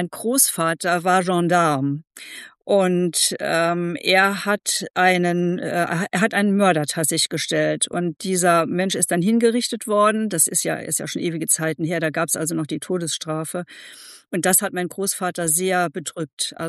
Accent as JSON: {"language": "German", "region": "Saarland", "country": "Germany", "said": "als Saarländer"}